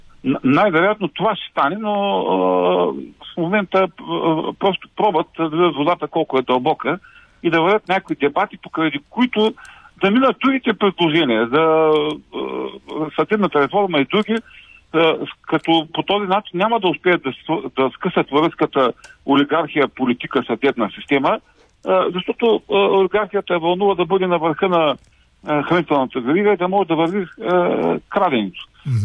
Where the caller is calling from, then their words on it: Ruse, Ruse Province, Bulgaria; съм от Русе